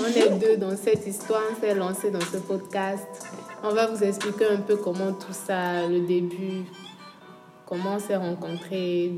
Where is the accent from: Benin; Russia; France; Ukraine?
Benin; moved away as an adult; now in Senegal; mon vrai prénom c'est … Je suis béninoise également et je suis au Sénégal depuis 4 ans.